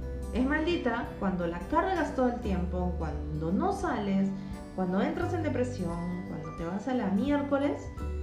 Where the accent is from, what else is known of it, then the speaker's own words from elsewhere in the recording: Peru; born there; Nací en Perú, ahora voy a México